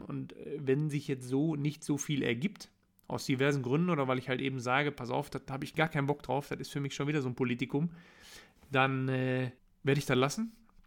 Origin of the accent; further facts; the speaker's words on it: North Rhine-Westphalia, Germany; ich komme aus dem Ruhrgebiet